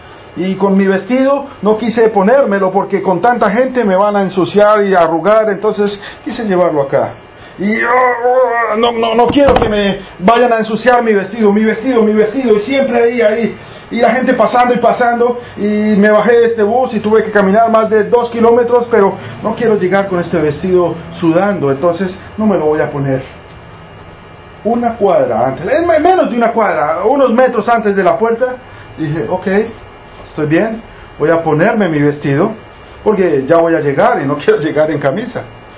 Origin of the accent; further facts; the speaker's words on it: Colombia; estaba trabajando yo en un banco en Colombia, en mi país